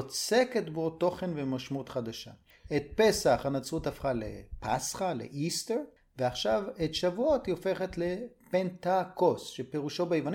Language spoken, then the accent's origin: Hebrew; Tirat Zvi, Northern District, Israel; אני גדלתי בקיבוץ טירת צבי, בעמק בית שאן